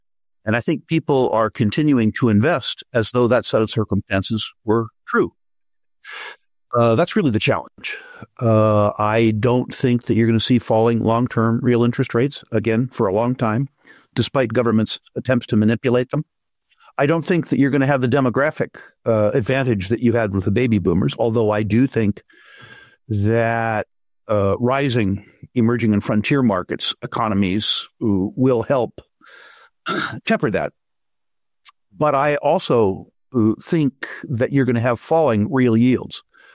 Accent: United States; I say most importantly, not merely because I'm American

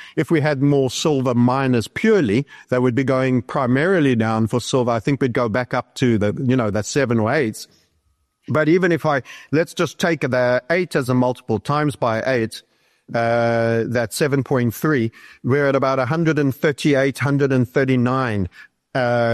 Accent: South Africa; a small contribution from Zimbabwe, the rest from my home country of South Africa.

